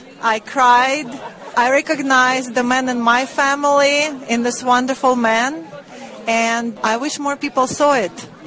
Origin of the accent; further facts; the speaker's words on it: Russia; English is a second language; I'm originally from Russia, and my entire family are military officers.